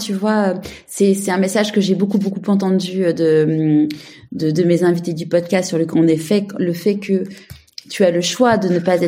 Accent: Paris, Île-de-France, France; now in Marseille, France; maintenant je suis parisienne mais je vis à Marseille.

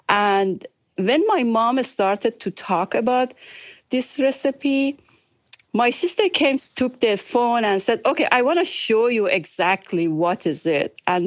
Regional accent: East Azerbaijan, Iran; English is a second language; because we are from Azerbaijan, Iran.

